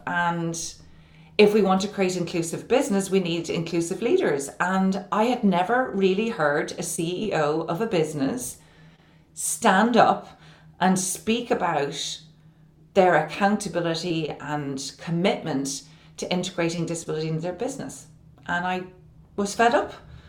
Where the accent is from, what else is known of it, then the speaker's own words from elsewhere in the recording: Ireland; Well, I'm a troublemaker for starters. I'm Irish and I'm a troublemaker. I'm 51 years old.